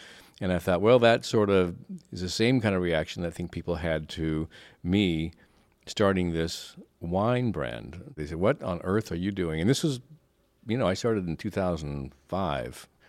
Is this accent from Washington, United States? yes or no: yes; Yakima, Washington, United States; Well, I grew up in Yakima, Washington, Eastern Washington. It's really a farming area, primarily fruit ranching.